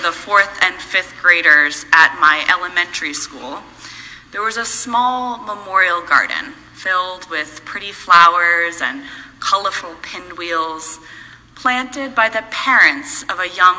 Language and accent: English; United States; I grew up as an American school child in the 90s and the early 2000s.